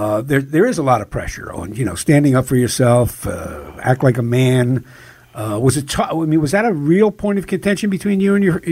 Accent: Philadelphia, Pennsylvania, United States; and I'm a Philadelphian and am not

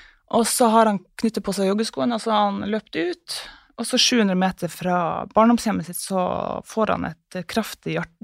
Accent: Gratangen, Troms, Norway; jeg og ungene skulle reise til Gratangen der jeg er fra, det er liksom en flytur og en biltur unna

